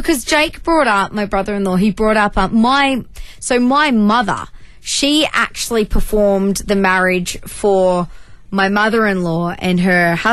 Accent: Queensland, Australia; I'm a Queenslander.

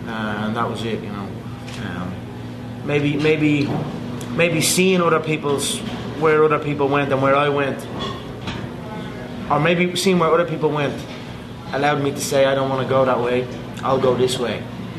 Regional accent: Dublin, Leinster, Ireland; Yeah, where I grew up in Dublin was a tough neighborhood.

